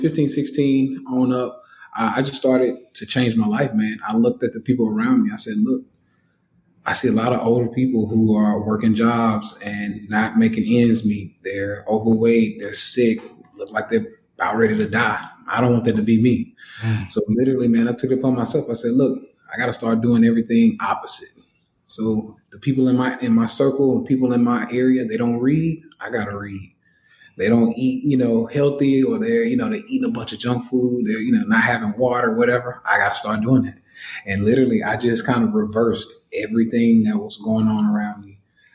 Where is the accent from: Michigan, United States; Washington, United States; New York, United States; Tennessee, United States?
Tennessee, United States; Nashville; You know, I'm from Nashville, Tennessee, raised by a single mom, two boys.